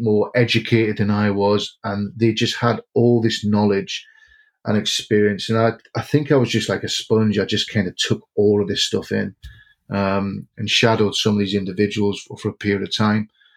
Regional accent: Jarrow, North East England, United Kingdom; now in Whitley Bay, United Kingdom; But I'm not from Whitley Bay originally. I'm actually from Jarrow originally. That's where I kind of herald from.

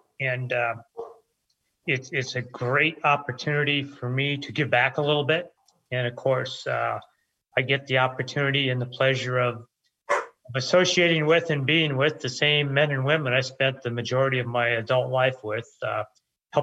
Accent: Minnesota, United States; I'm originally from Minnesota.

